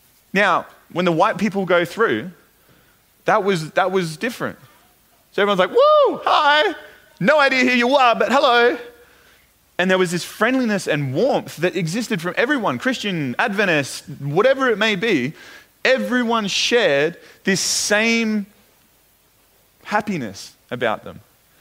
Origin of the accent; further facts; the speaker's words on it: Australia; this just doesn't feel right, but this is supposed to be my home. I'm Australian. Why do I feel so out of place here?